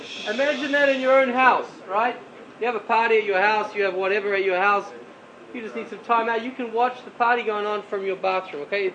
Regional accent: New Zealand; Now, when I grew up in New Zealand, besides, you know, sheep and stuff like that, which was pretty much all we had to worry about, okay?

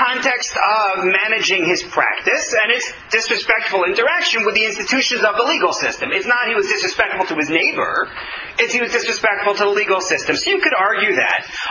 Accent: United States; I was told it's because I'm an American, and therefore I find this normal.

